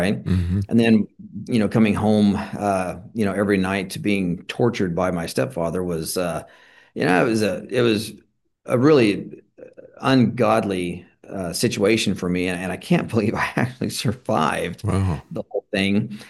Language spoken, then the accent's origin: English; Kansas, United States; Yeah. Well, you know, coming from a small town in Kansas, I'd lived under a stepfather